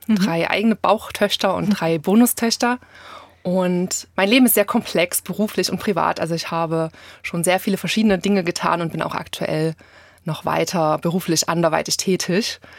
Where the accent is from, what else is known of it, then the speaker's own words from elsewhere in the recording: Plauen, Saxony, Germany; also born or lived in United States / Berlin; ich bin 44 Jahre alt. Ich stamme aus Sachsen, bin in Plauen geboren und lebe dort nach Stationen in den USA und in Berlin auch wieder seit vielen Jahren und pendle immer zwischen Plauen und in der Nähe von Chemnitz.